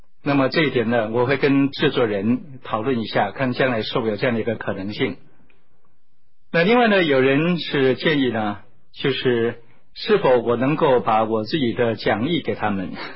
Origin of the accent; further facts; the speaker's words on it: Xiamen, Fujian, China; also born or lived in Zhangzhou; 最主要的目的还是去看看我从小诞生地，那就是厦门的鼓浪屿，还有到我的故乡漳州去